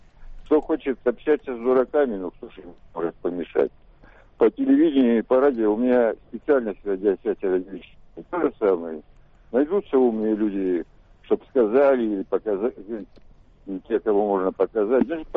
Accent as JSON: {"language": "Russian", "country": "Ukraine", "lives_now": "Yekaterinburg, Russia", "said": "Вот я украинец, перемещенное лицо"}